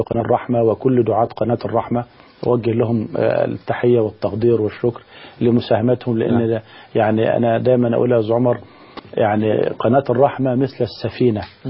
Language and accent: Arabic; Egypt